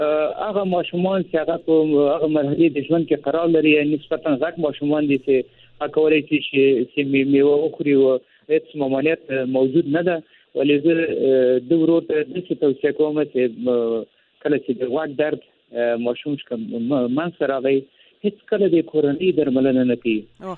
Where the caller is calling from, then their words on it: Maiwand, Kandahar, Afghanistan; د کندهار د ولایت څخه، د میوند ولسوالۍ.